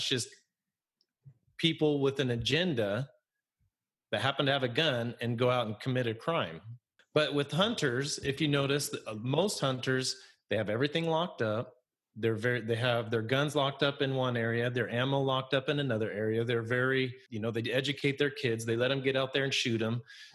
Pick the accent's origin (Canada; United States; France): United States; Idaho; growing up in Idaho, there's a lot of cattle ranches